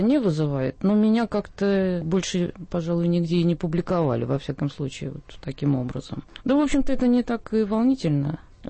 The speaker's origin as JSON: {"language": "Russian", "region": "Saint Petersburg", "country": "Russia", "lives_now": "Moscow, Russia", "said": "Сама я из Петербурга. Питерские мы понаехали."}